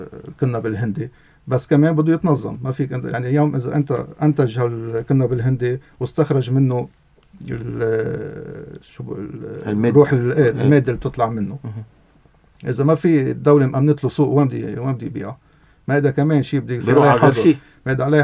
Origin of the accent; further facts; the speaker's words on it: Lebanon; نحن كلبنانيه وكمزارعين